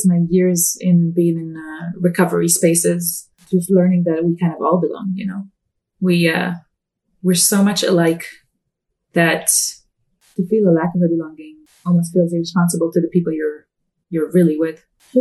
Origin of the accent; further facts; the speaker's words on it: Israel; Okay, so I was born and raised in Israel.